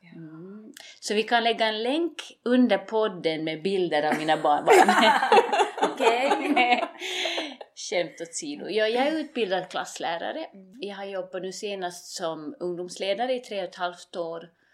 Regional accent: Uusimaa, Finland; accent: Finland Swedish; Och växte upp först där, bodde 6 år där. Så flyttade min familj till Finland Så jag växte upp i Västra Nyland. Därav det här muminsvenskan som ni hör.

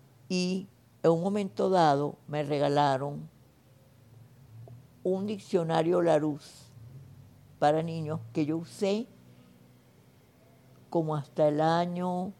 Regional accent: Venezuela; creo que nosotros, los venezolanos, no nos dimos cuenta que con la independencia, que fue muy rápido, desaparecieron los españoles de Venezuela

